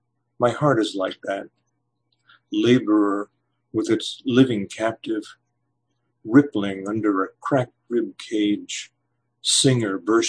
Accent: New England, United States; I've kind of culled from my memory of growing up in New England. And but I think that living here in the Northwest has helped me

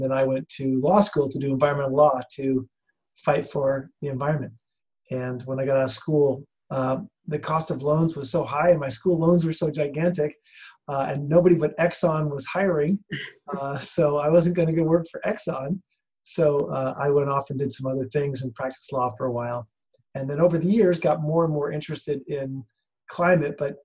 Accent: New York, United States; I grew up in New York, upstate New York, and when I was a child, there was a lot of stuff going on about Vietnam War.

